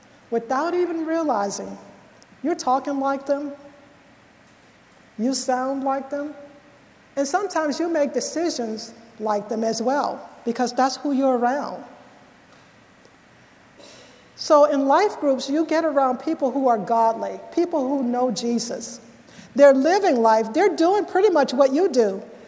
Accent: New Orleans, Louisiana, United States; also born or lived in California; now in Mississippi, United States; I told you that I moved from New Orleans to California, then to Mississippi. You know, growing up in New Orleans, you know, there's a certain way that we talk.

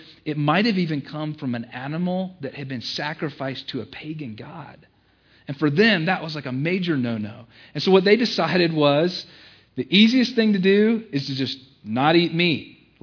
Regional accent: the South, United States; I grew up in the South, and that was like a big question.

